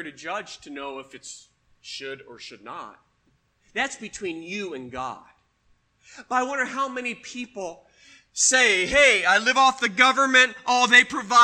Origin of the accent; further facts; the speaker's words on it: Washington, United States; also born or lived in Colorado; When I grew up in Washington and when we lived in Colorado, it was very rare that we ever heard of anybody having to live off the government.